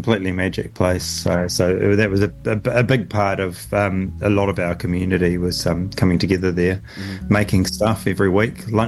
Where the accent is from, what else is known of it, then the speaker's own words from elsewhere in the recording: Dunedin, Otago, New Zealand; I had my two Dunedin lives. I had my pre-university Dunedin life, where we had very little to do with the university, so I know that side of Dunedin, and then my full university Dunedin life